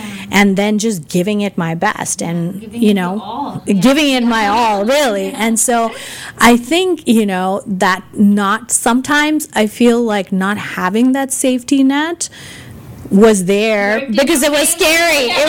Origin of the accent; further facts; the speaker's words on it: India; So I grew up in India and grew up with very limited means.